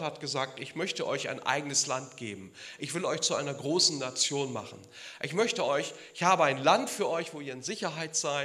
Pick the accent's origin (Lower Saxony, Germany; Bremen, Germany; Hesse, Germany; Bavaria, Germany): Bremen, Germany; Bei uns in Bremen heißt das ja biblischer Geschichtsunterricht